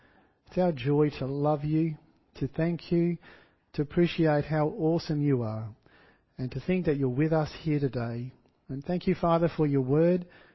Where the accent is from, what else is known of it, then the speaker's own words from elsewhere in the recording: Corrigan, Western Australia, Australia; during my primary school years, I grew up in the country town of Corrigan.